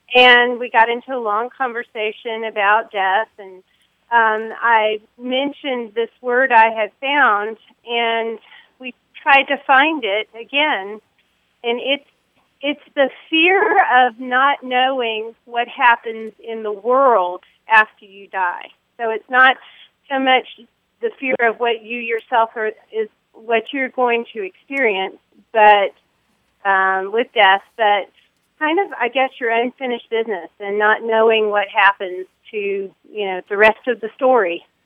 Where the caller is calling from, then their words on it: Panama City, Florida, United States; I'm calling from Panama City, Florida.